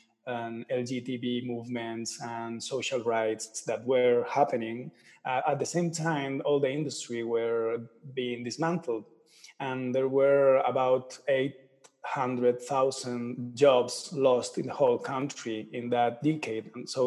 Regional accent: Murcia, Region of Murcia, Spain; I'm from Murcia, which is the capital of Murcia region.

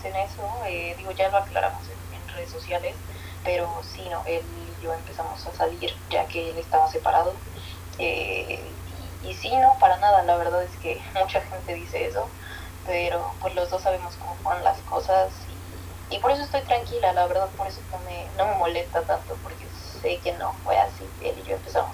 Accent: Mexico City, Mexico; Sí, soy de la Ciudad de México.

